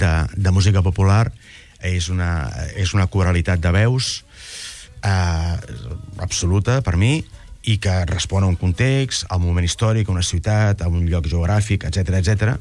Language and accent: Catalan; Barcelona, Catalonia, Spain; Jo soc d'un barri que no està francs, tu ets de Gràcia, i soc d'Hostafrancs